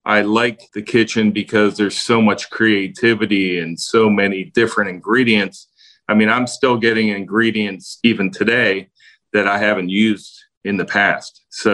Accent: Hershey, Pennsylvania, United States; I grew up in Hershey, PA. You know, my dad played for the Hershey Bears and we got all the chocolate we wanted for free. But that was a great town to grow up in for what I do, because that town is all built on hospitality.

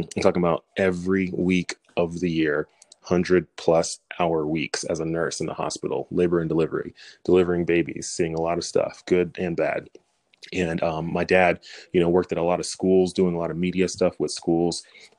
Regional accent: Dallas, Texas, United States; went back to Nigeria, married my mom, brought her back here, had me and my two brothers and my sister, and we grew up in Dallas.

